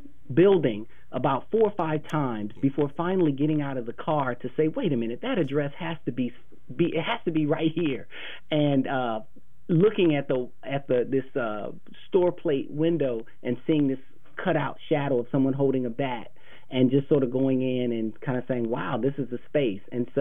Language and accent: English; St. Louis, Missouri, United States; Well, I am from St. Louis, Missouri